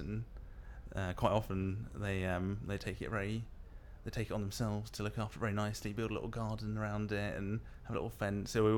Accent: Jersey; moved away as an adult; also born or lived in Cambridge; now in Bristol, United Kingdom; born on the 3rd of September 84, and I'm originally from Jersey and now live in Bristol, where I'm doing my PhD.

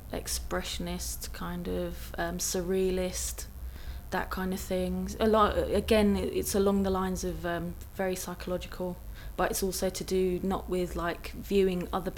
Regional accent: Harlesden, London, United Kingdom; I'm from London. I was born in Harlesden. And as I was growing up, there were quite a few like shootings and yardy activity, that kind of thing. So I've seen the bad side of London, the inner city side of London.

